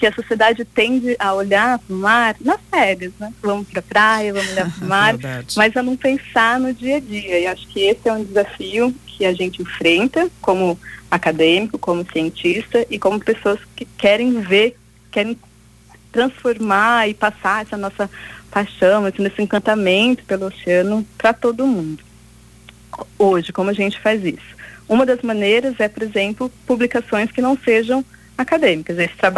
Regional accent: Rondônia, Brazil; Eu cresci em Rondônia, então vários exemplos da escola eram da floresta amazônica

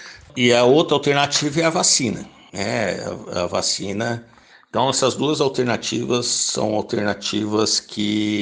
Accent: Brazil; De todos nós e todos nós como brasileiros

